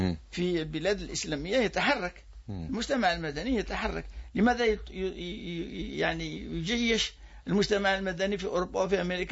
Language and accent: Arabic; Algeria; ولا من باب أنا جزائري أكثر منك